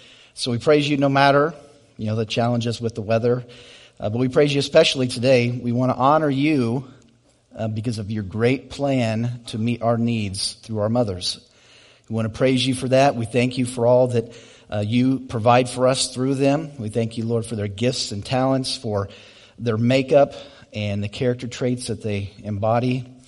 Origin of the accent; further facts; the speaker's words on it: Decatur, Illinois, United States; also born or lived in Bloomington / Clinton / Lovington / Mount Zion; I was born in Decatur, lived in Decatur, then we moved to Bloomington, then Clinton, then Decatur, then Lovington, then Mount Zion, then Decatur, then back to Lovington. And then when I was in college, I went from Decatur to Charleston to Lovington.